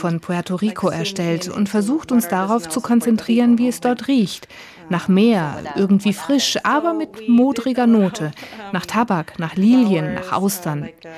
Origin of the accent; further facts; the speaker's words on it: Würzburg, Bavaria, Germany; born there; Ich bin in Würzburg geboren.